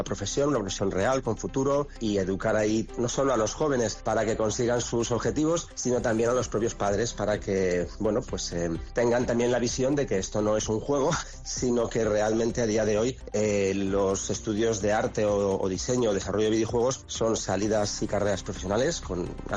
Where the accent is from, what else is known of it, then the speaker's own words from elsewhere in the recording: La Rioja, Spain; y bueno, como riojano, y La Rioja creo que es un lugar, por muchas razones que conocemos todos, perfecto para desarrollar actividades y para vivir